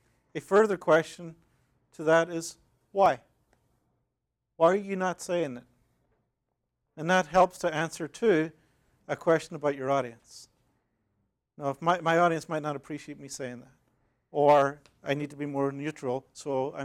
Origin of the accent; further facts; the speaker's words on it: Northern Ireland, United Kingdom; I'm from Northern Ireland. I grew up in Northern Ireland.